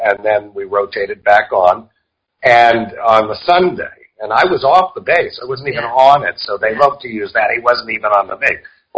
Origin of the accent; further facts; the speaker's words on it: New York, United States; also born or lived in England; And but I was a kid from New York and decided to go in the Air Force in 79.